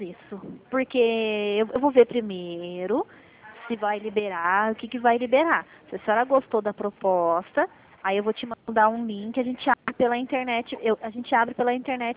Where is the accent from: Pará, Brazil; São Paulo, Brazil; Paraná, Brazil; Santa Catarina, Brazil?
São Paulo, Brazil; Eu sou do interior de São Paulo.